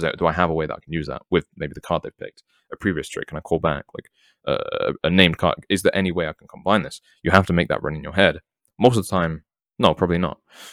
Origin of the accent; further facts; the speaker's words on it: England, United Kingdom; now in United States; I don't actually know that I'm English